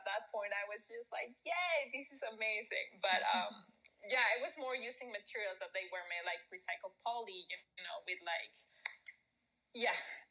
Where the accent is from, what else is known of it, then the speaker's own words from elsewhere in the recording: Mexico; English is a second language; because I'm from Mexico, so we don't have